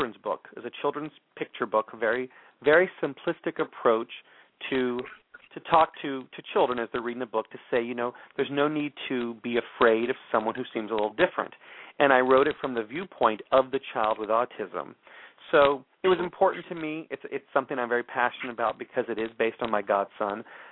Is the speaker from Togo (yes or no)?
no; Texas, United States; I grew up Southern Baptist in Texas, and that was one of my favorite hymns when I was growing up in church.